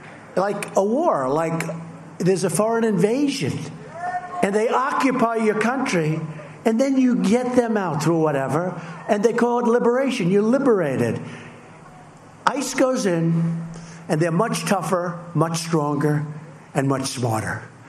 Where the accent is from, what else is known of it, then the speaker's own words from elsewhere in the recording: New York, United States; where I grew up near Long Island